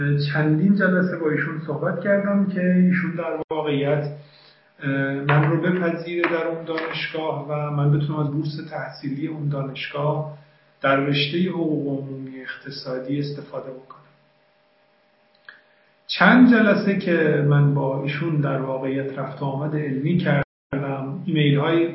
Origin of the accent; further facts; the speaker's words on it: Iran; now in United States; من حق ندارم به عنوان یک ایرانی در این رشته درس بخونم.